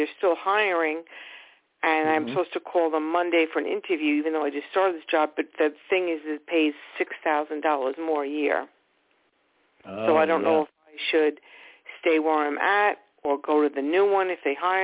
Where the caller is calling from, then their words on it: Long Island, New York, United States; from Long Island.